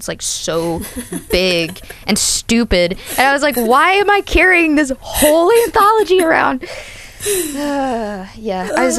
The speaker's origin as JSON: {"language": "English", "region": "Tennessee", "country": "United States", "tie": "born or raised there", "said": "because I grew up in Tennessee and it would have been taboo otherwise."}